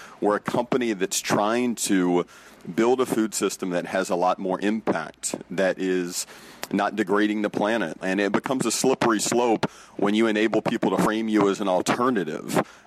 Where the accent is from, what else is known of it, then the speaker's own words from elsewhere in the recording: Birmingham, Alabama, United States; And I grew up in Birmingham, Alabama, Rama.